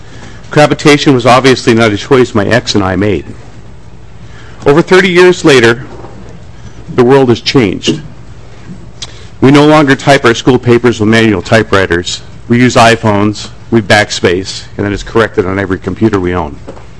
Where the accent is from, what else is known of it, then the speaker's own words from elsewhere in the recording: Marshall, Minnesota, United States; from Marshall, Minnesota.